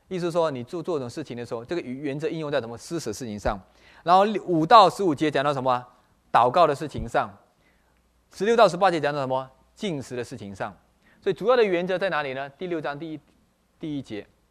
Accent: China; 犹太人是很传统的，比我们中国人还有传统的。

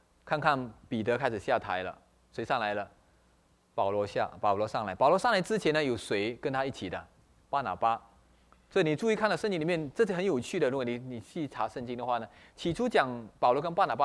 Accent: China; 犹太人是很传统的，比我们中国人还有传统的。

